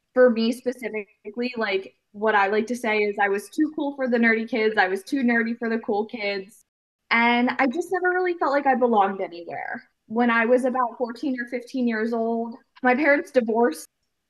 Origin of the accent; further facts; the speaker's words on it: Philadelphia, Pennsylvania, United States; also born or lived in Ann Arbor, Michigan; I was born in Ann Arbor, Michigan, adopted by a wonderful family from Philadelphia, raised in the suburbs of Philadelphia. I had a very good childhood.